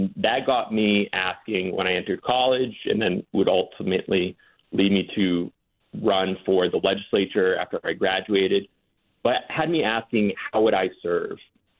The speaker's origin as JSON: {"language": "English", "town": "Westbrook", "region": "Maine", "country": "United States", "tie": "born or raised there", "said": "Yeah, so I mean, like growing up, I grew up in Westbrook, Maine."}